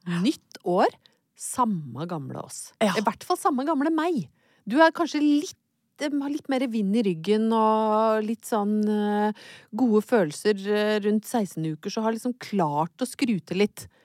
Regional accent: Brøttum, Innlandet, Norway; Ja, det minner meg faktisk om vintret da jeg var lita på Brøttum.

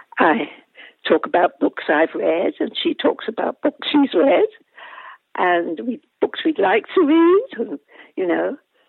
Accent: Wales, United Kingdom; now in Bristol, United Kingdom; I've no family in Bristol. I'm Welsh, so I like talking.

